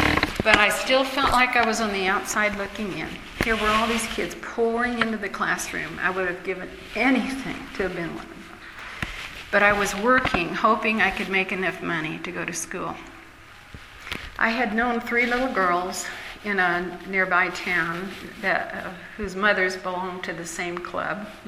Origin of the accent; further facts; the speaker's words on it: Ireland; So I was not really shy, shall we say, being Irish and all.